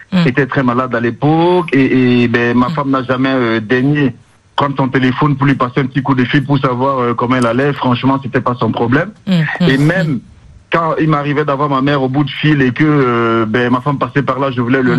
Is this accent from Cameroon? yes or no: yes; Cameroon; Non, je suis camerounais d'origine.